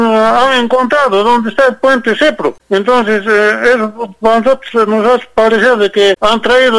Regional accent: Antauta, Puno, Peru; Soy de Antauta, quiero expresarme sobre el problema de las truchas muertas que han aparecido en Antauta, señor.

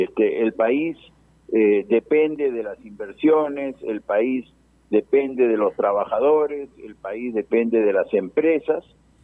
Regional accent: Peru; como peruano, puedo decir es que aquí nadie está ganando, ¿no?

